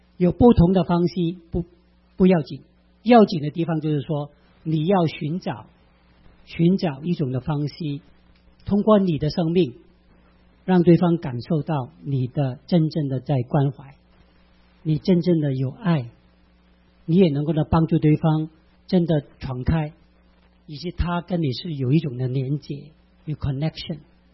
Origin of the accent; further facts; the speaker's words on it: Guangdong, China; 我们广东人啊，在香港有一个神仙